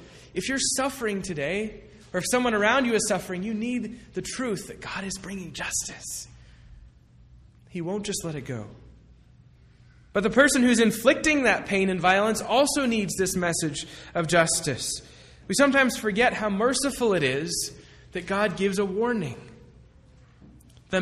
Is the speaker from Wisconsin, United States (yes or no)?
no; Boston, Massachusetts, United States; When I was growing up in Boston, when we went to Red Sox games, when we were walking from the train station to Fenway Park, we would always pass this man